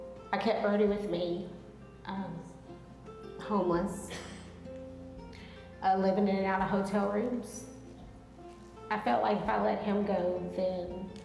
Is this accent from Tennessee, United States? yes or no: yes; Nashville, Tennessee, United States; I grew up in Nashville.